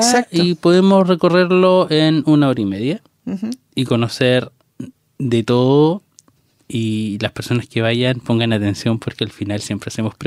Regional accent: Tomé, Biobío, Chile; Yo no soy de Concepción, yo no soy penquista, jamás me he identificado como penquista, yo soy tomecino.

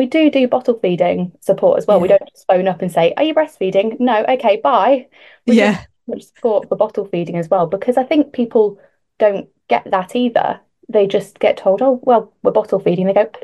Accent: East Midlands, United Kingdom; I am from Leicestershire, Nottinghamshire area. I'm pretty much like smack bang in the middle of Leicester and Nottingham, but in the middle of absolutely nowhere.

